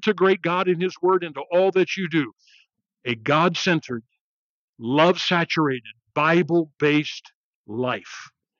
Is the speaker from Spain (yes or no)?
no; St. Louis, Missouri, United States; born there; Strangely enough, I was born in St. Louis, Missouri. Having been born in St. Louis, Missouri, and having grown up with English-speaking parents, shockingly, I speak English.